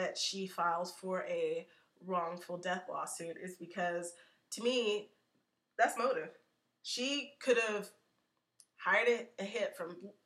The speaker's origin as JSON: {"language": "English", "region": "Midwest", "country": "United States", "said": "I'm from the Midwest, technically."}